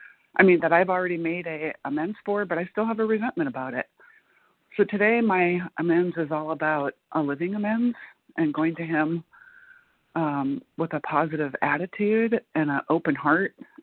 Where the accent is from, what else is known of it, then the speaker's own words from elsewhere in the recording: Muncie, Indiana, United States; I'm from Muncie, Indiana